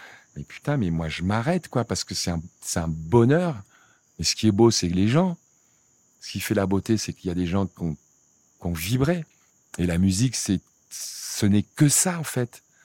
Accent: Senegal; je viens du Sénégal, mais c'est comme si j'étais sénégalais ou ivoirien, quoi.

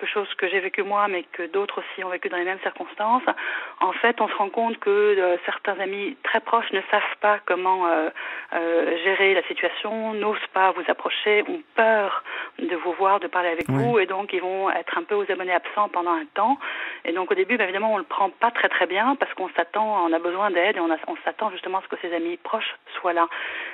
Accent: France; now in Brussels, Belgium; j'ai 51 ans, je suis française vivant à Bruxelles

